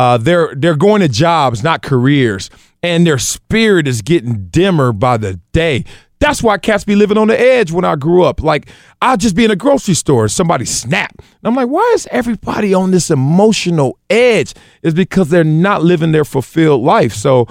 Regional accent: Compton, California, United States; growing up in Compton, the best way I could say it is you're in a race and there is some monster behind you

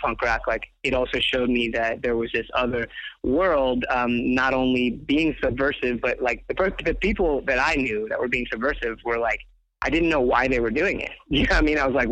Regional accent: Inglewood, California, United States; I grew up in Inglewood and in Inglewood, like punk rock and skateboarding and that sort of counterculture were not, they were not at all prevalent.

